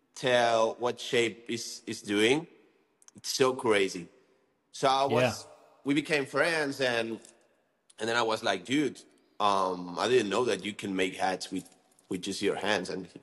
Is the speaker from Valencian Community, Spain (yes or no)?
no; Barcelona, Catalonia, Spain; it's also super near from my hometown in Barcelona